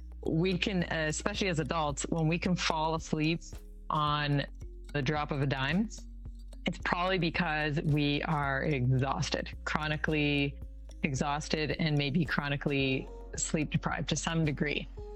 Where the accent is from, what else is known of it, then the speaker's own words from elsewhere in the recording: Canada; okay, I grew up in Canada.